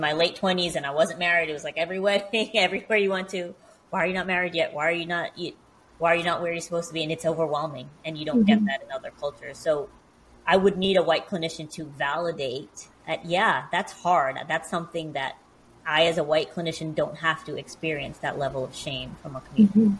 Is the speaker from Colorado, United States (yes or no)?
no; New York, United States; now in Alabama, United States; I know I grew up in New York, and now I'm in Alabama